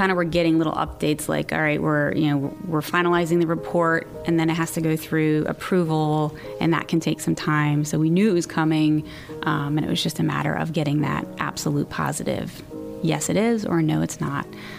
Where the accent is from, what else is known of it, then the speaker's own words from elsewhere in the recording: Maryland, United States; We're from Montgomery County, Maryland. At least I am.